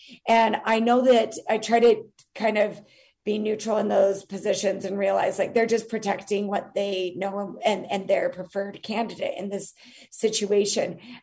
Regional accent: Utah, United States; And for the first time in my life, in my home state of Utah, it was like a completely new experience for me.

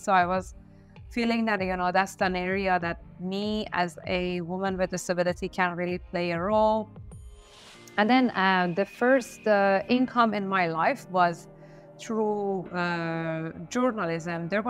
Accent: Iran; English is a second language; And then in Iran, at that time especially, enrolling in public college was very competitive.

